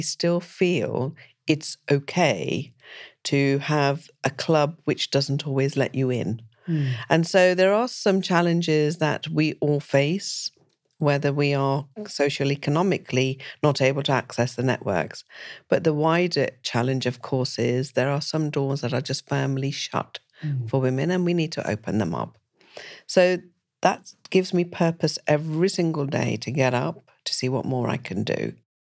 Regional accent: Leicester, East Midlands, United Kingdom; So my home city is Leicester. I still have a strong connect with my city.

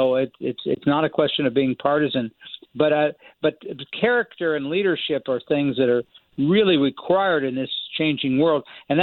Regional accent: Kansas, United States; I knew a little bit about farm issues because I was from Kansas and knew about cattle and wheat and other commodities.

